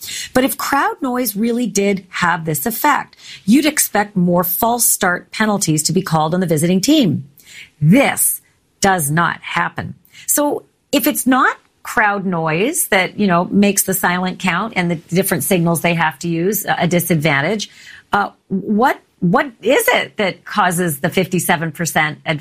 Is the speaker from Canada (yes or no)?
yes; Winnipeg, Manitoba, Canada; Yeah, I always thought if, you know, I came from Winnipeg, and I thought if any team comes to play in Winnipeg in February, they're going to lose because they don't know what it's like to do everything there in that kind of temperature.